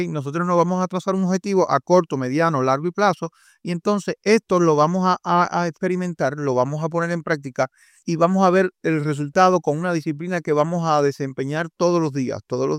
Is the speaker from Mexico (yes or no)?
no; Cuba; moved away; yo en mi país, por ejemplo, yo ganaba $16 al mes, ¿me entiendes? Que es al mes. Y entonces eso gana un doctor en Cuba en estos momentos